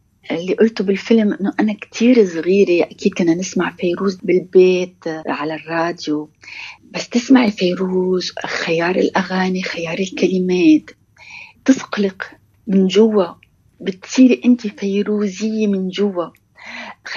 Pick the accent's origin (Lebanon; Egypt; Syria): Lebanon; نحن بعاد عن البلد، بس نحن كلنا كلبنانيين